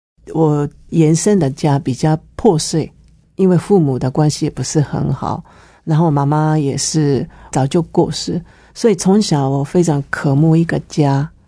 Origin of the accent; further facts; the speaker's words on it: Japan; Chinese is a second language; moved away as an adult; now in Taipei, Taiwan; 现在在台北，就是带教导的很多的原住民朋友们。因为我从日本嫁过来，是我先生丈夫是台湾原住民